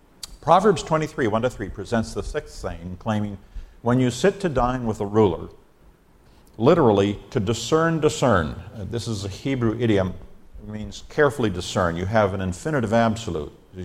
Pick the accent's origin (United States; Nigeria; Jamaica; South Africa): Nigeria; moved away; I grew up in Nigeria, West Africa.